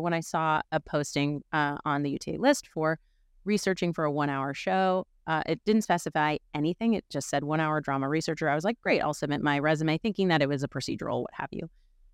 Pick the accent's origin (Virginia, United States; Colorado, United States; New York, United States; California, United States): California, United States; San Francisco; now in Los Angeles, United States; I'm from San Francisco. I live in L.A.